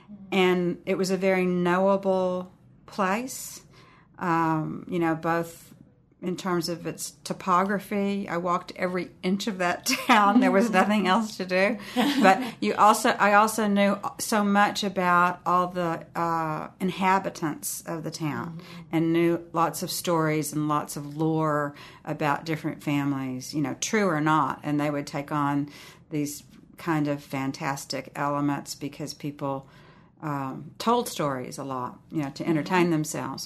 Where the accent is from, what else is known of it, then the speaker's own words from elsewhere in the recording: Taylor, Texas, United States; Okay. I grew up in Taylor, Texas, which is about 36 miles northeast of Austin, and it's a small town of 10,000 people.